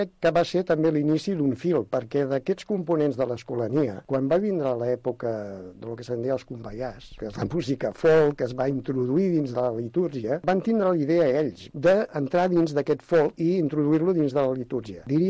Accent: L'Hospitalet de Llobregat, Catalonia, Spain; tinc 62 anys i sóc de l'Hospitalet de Llobregat, he nascut a l'Hospitalet.

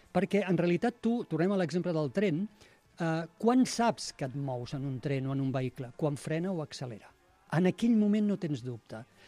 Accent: Tarragona, Catalonia, Spain; com que soc de Tarragona, m'he imaginat en un circ romà

